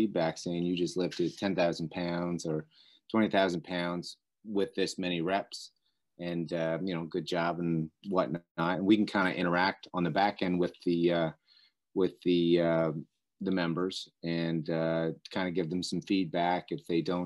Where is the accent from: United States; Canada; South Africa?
Canada; Nackawic, New Brunswick; I mean, you know, we're from Nakwik, home of the world's largest axe. You know, so you don't grow up in that type of environment without work ethic.